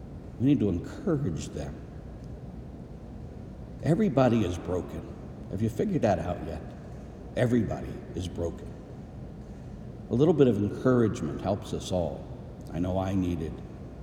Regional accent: Pittsburgh, Pennsylvania, United States; when I was growing up in Pittsburgh, we would have race riots.

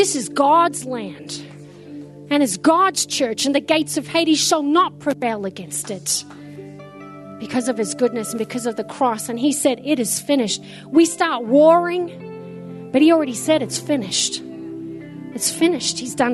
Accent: Victoria, Australia; I grew up with bushfires in Victoria.

